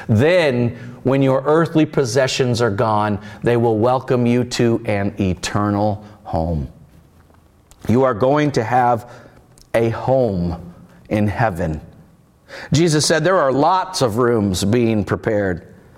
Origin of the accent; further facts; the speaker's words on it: United States; Some people don't love me because I'm an American. Some people don't love me because I am a Christian.